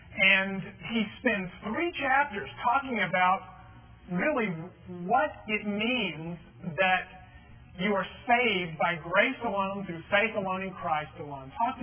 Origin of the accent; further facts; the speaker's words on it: El Paso, Texas, United States; Now, you know, we grew up in El Paso. El Paso, it's that city, you know, way out west, 800 miles, basically, from here